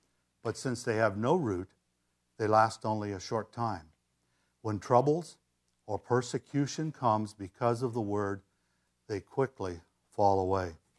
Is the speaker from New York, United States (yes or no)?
no; Montana, United States; As a boy growing up in Montana, this story about the a farmer broadcasting his seeds always intrigued me.